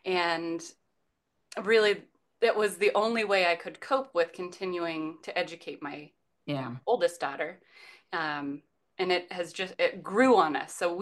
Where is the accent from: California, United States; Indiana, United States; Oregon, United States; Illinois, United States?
Indiana, United States; now in Northern Virginia, United States; I'm a transplant to Northern Virginia, as many people are. But I grew up in Northern Indiana. Oh, wow. In the middle of the fields, the cornfields, soybeans, all the things.